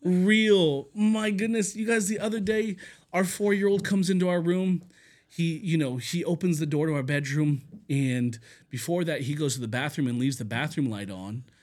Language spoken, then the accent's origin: English; Washington, United States; I grew up in the Seattle area. We have family in Vancouver, so shout out to Vancouver.